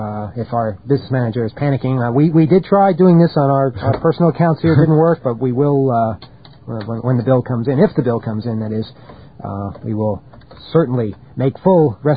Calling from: United States; Okay, I am calling from the United States, and we're trying to reach the headquarters of the American Olympic team.

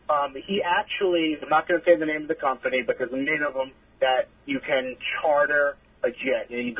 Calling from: Port Jefferson, New York, United States; I'm actually in Port Jeff. I'm domestic.

